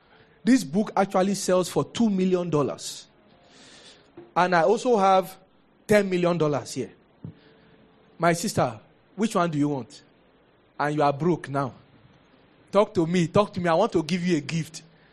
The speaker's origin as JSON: {"language": "English", "town": "Mushin", "region": "Lagos", "country": "Nigeria", "tie": "born or raised there", "said": "I will tell you that I grew up in Mushin."}